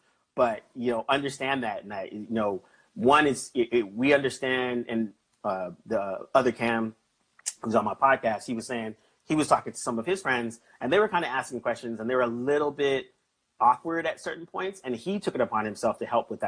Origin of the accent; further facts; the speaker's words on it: Milpitas, California, United States; when I grew up in Milpitas, California, and, like, you know, I hung with, you know, Filipinos and Vietnamese and Mian and freaking, you know, Chinese and Samoans and this.